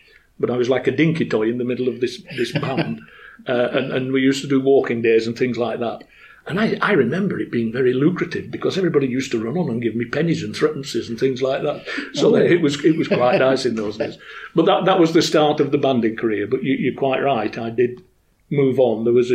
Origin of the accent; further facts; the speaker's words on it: Wigan, North West England, United Kingdom; I was born and bred in Wigan. And when Pam and I got together, we lived at Worsley.